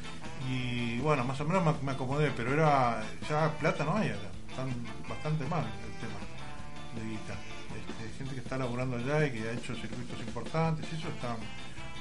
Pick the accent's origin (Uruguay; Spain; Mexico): Uruguay; Soy uruguayo y francés.